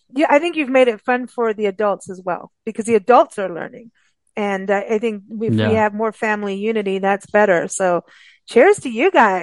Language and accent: English; South Africa; also born or lived in Kenya; I was raised in South Africa and Kenya